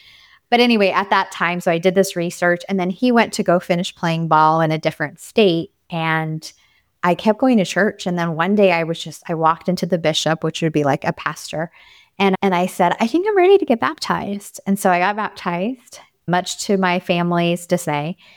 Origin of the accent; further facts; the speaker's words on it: Arizona, United States; moved away as an adult; now in Texas, United States; we moved from Arizona to Texas at the very end of my 20s. So it was like, I'd always lived in Arizona.